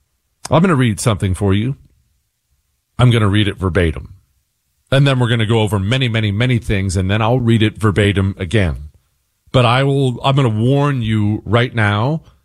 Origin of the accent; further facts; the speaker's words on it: Montana, United States; I come from Montana.